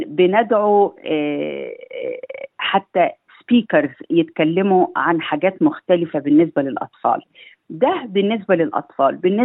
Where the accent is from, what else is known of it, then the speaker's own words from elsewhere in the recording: Egypt; now in Australia; أنا جاي من مصر، الكلام ده ما كانش موجود عندنا في مصر وأنا طفلة